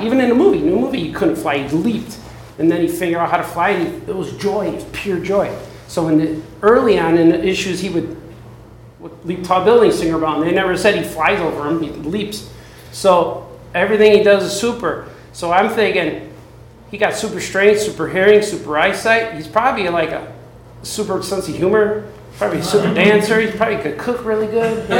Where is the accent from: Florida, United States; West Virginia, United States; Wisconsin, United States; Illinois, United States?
Illinois, United States; Chicago; I grew up in the South Side of Chicago where the Brighton Theater was showing.